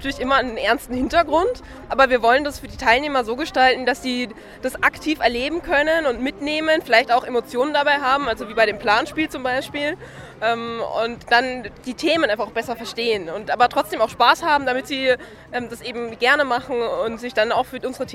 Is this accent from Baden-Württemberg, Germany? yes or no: no; Ingolstadt, Bavaria, Germany; ich komme aus Ingolstadt